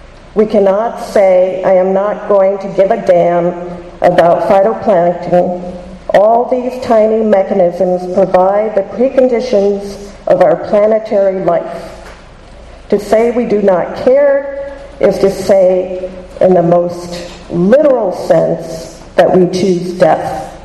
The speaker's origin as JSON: {"language": "English", "town": "Plainfield", "region": "Massachusetts", "country": "United States", "said": "I'm from Plainfield, Massachusetts."}